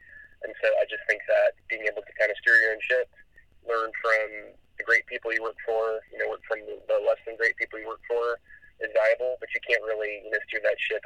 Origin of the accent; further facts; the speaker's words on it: California, United States; also born or lived in San Antonio, United States / Austin, United States; I was born in San Antonio, Texas, but spent a good part of my early life in Orange County, California, around the Laguna Niguel area, and then moved back to Texas or to Austin as a teenager